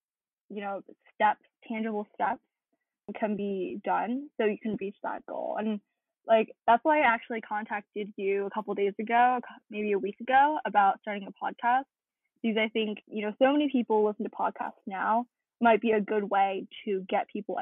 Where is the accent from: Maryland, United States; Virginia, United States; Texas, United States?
Maryland, United States; I come from Maryland, the middle part, the centralized part of Maryland.